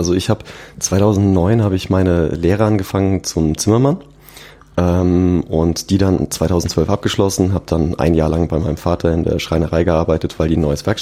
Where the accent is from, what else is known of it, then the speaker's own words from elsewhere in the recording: Aschaffenburg, Bavaria, Germany; bei uns in Aschaffenburg auf ein Bierchen eingeladen, in meiner Heimat